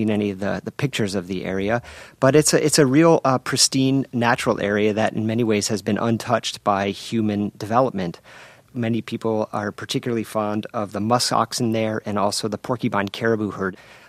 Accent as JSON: {"language": "English", "region": "Connecticut", "country": "United States", "tie": "born or raised there", "said": "about half the size of my home state of Connecticut."}